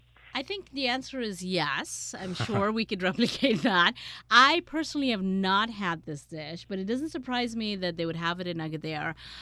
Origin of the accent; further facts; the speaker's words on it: India; when I was growing up in India